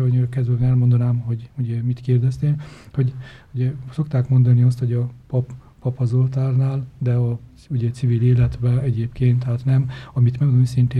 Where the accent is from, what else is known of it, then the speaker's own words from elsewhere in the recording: Faraoani, Bacău County, Romania; Hát ott nevelkedtem, ott ugye Bákó megyében, Bákóvárosban születtem, nevelkedtem a Forrófalván, ugye nagyon sokáig. Ott jártam az iskolát 10 évig